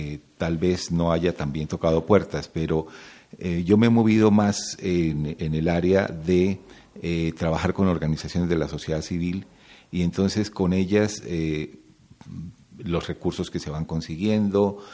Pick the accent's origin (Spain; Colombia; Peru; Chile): Colombia; now in Cuernavaca, Mexico; soy colombiano-mexicano. Llevo ya 30 años en México y vivo en Cuernavaca.